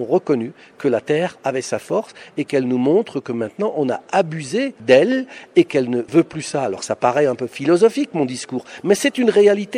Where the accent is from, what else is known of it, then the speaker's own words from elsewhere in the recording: France; Moi, je suis français, j'habite Montpellier.